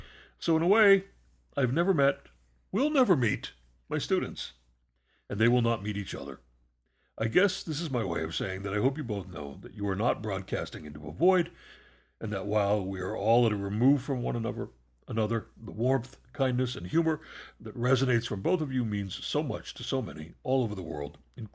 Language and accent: English; the South, United States; I grew up in the South with some Baptists